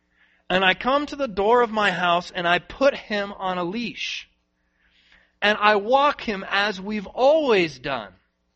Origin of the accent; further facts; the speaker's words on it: Tennessee, United States; I'm from Tennessee.